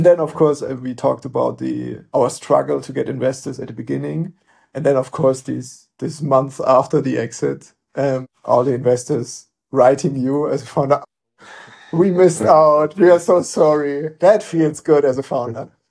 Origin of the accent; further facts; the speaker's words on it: Dresden, Saxony, Germany; And because I'm from Dresden